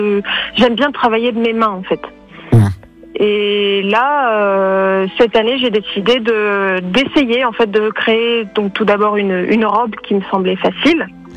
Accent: Brittany, France; now in Dieppe, France; Je suis bretonne

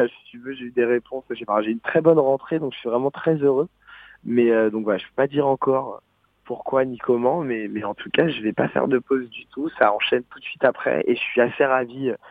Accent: Brittany, France; Je suis breton en fait

